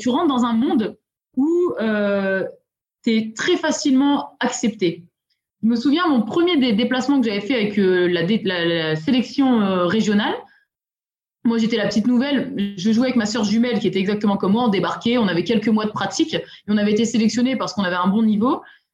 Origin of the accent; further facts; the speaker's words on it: northern France, France; moi je viens du nord de la France, c'est pas une région où le rugby est le sport national.